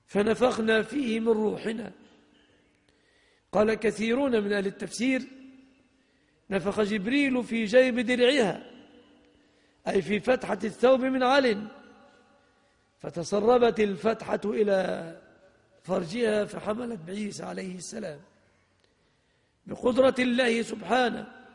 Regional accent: Egypt; وعن بلادنا مصر أيضا نسأل الله أن يزيح عنها الهم

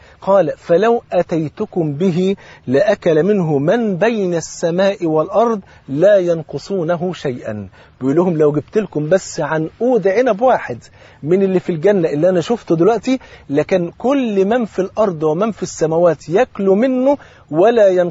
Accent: Egypt; وطبعا أنت عارفين الفول عندنا في مصر فرض عين

